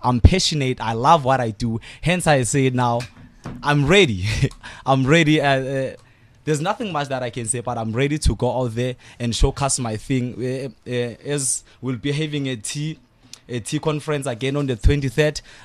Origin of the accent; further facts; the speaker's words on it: Tembisa, Gauteng, South Africa; I'm a boy from Tembisa, a township.